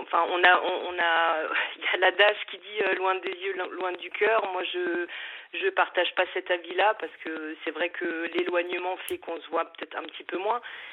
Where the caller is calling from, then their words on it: Niederbronn-les-Bains, Grand Est, France; J'ai 47 ans et je viens de Niederbronn.